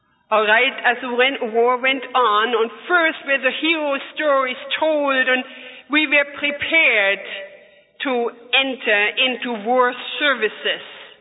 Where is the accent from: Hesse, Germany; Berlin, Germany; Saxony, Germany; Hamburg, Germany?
Berlin, Germany; I was born and raised in Berlin, the capital city of Germany, and started school when Hitler started his 1,000-year reign, which lasted 12 years.